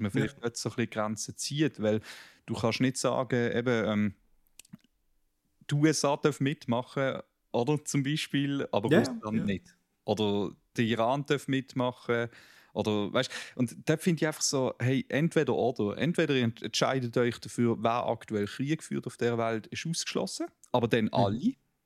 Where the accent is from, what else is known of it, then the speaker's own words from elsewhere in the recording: Switzerland; als Schweizer